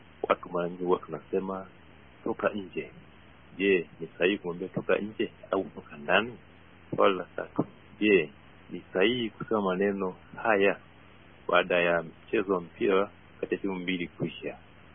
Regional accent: Songea, Ruvuma, Tanzania; Natokea Songea, Ruvuma, Tanzania.

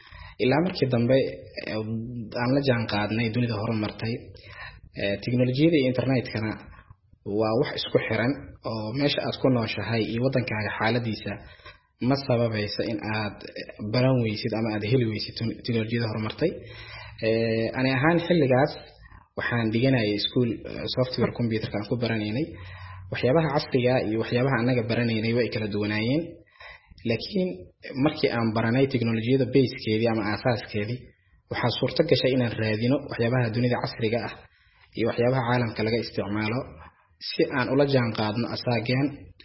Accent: Mogadishu, Banaadir, Somalia; anigu waxaan ku dhashay magaalada Muqdisho, gaar ahaan degmada Wadajir.

